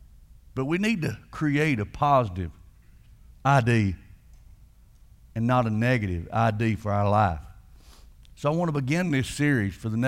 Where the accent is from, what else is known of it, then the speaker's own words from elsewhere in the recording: Rockmart, Georgia, United States; I was brought up in Rockmart where we were taught to get your head away from your body, close one nostril, and blow.